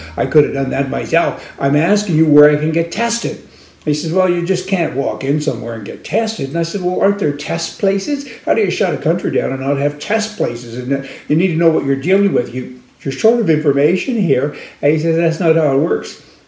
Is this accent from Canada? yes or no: yes; Canada; Like, I mean, yeah, I'm a Canadian and I'm sick here.